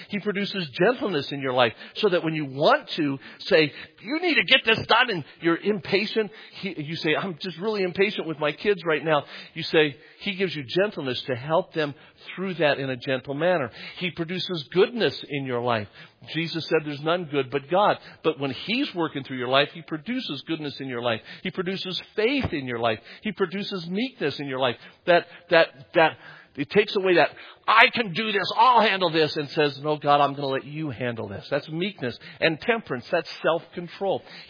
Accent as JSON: {"language": "English", "region": "England", "country": "United Kingdom", "said": "My dad was Lebanese, spoke 8 different languages. I'm English and I only speak one language."}